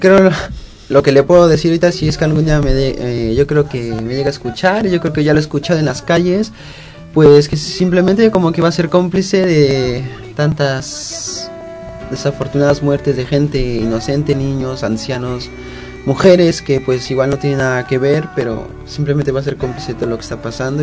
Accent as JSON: {"language": "Spanish", "country": "Mexico", "said": "vengo de México, tengo 29 años"}